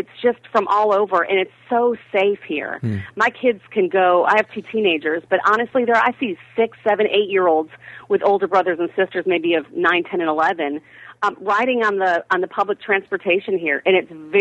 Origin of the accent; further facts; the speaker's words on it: United States; now in Singapore; because I'm an American living overseas, I'm called an American expatriate or an American expat for short.